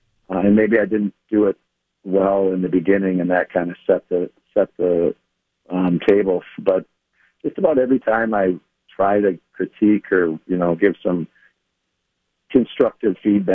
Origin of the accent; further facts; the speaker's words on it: Minneapolis, Minnesota, United States; I still like to consider myself from Minneapolis, and I grew up in Minneapolis